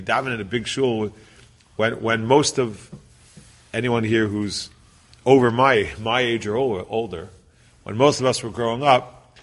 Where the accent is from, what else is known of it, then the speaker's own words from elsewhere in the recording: Teaneck, New Jersey, United States; When I was growing up, certainly when my early years, when I was younger than 10 years, I grew up in Teaneck, there was one shul, and then there was two shuls.